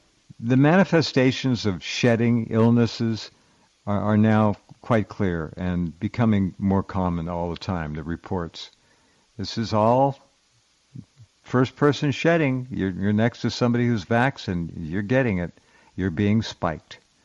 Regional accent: Finland; English is a second language; now in Spain; I am living in Spain, where there is one of the world's highest jab rates, so it is bad here. I'm originally from Finland.

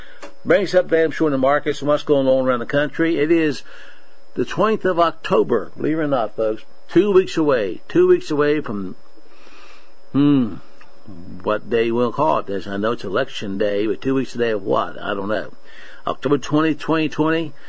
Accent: West Virginia, United States; Born and raised in West Virginia. I like where I live.

